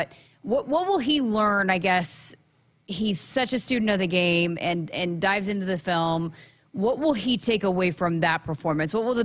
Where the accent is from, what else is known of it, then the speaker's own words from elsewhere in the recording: Oklahoma, United States; because I grew up in Oklahoma and was at Oklahoma for a while, where the wind comes sleeping down the plains.